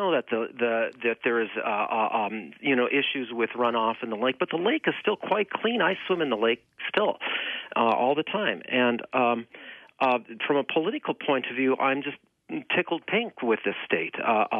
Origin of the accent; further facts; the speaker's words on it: North Dakota, United States; also born or lived in New Jersey / New Hampshire / Maine; now in Burlington, United States; So I grew up in North Dakota. I lived in New Jersey and New Hampshire and Maine and a little bit in Massachusetts and a little bit in California.